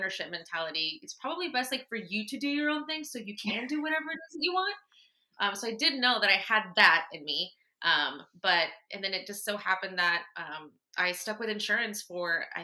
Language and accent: English; Lakeland, Florida, United States; I was raised here in Lakeland, so I've always been around these people.